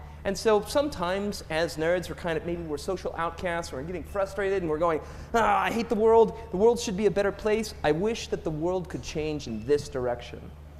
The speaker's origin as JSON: {"language": "English", "country": "United States", "moved": "yes", "lives_now": "Cambridge, United Kingdom", "said": "I am American, but I've lived here since 2008"}